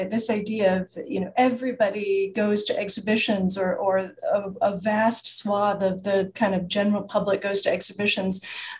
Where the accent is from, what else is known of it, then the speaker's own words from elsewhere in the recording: United States; And, I'm an American and I know now it's very different here